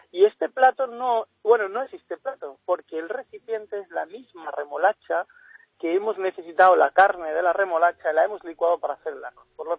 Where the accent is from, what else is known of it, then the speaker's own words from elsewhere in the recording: Málaga, Andalusia, Spain; Me siento malagueño 100%